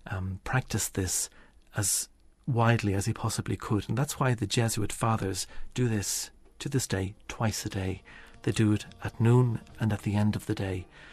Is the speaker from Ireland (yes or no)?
yes; Ireland; Well, we're both Irish and we both studied Irish when we were in school.